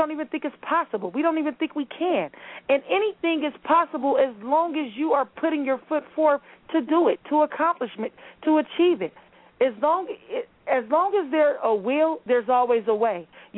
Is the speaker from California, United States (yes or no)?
yes; Pomona, California, United States; I was born in Upland, but, yes, I was raised in the Pomona area.